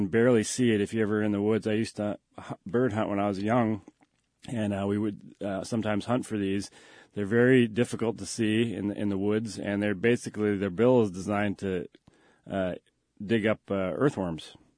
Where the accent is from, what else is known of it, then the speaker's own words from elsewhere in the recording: New Hampshire, United States; I grew up in New Hampshire, and I used to work on a Christmas tree plantation in the spring and planting trees.